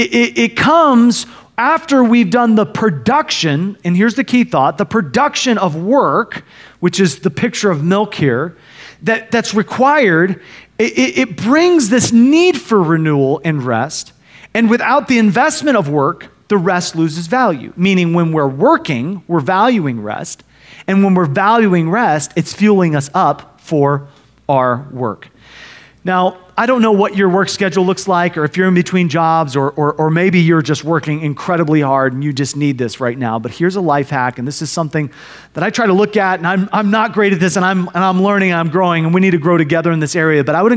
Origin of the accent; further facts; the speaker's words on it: Iowa, United States; Now, I grew up in Iowa.